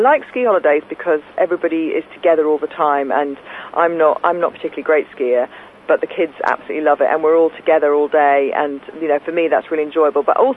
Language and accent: English; Leeds, Yorkshire and the Humber, United Kingdom; growing up in Leeds, I never thought I'd walk on the beaches of Australia.